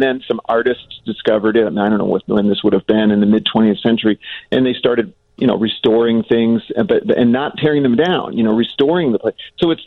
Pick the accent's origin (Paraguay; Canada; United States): United States; Chicago, Illinois; I just had this idea that, and I grew up in the Chicago area, there are just these iconic places that we've all gone.